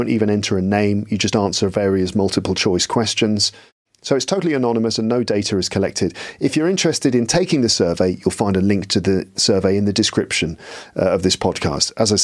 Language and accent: English; England, United Kingdom; now in Paris, France; So Alistair Budge interviewing me about being an Englishman in Paris.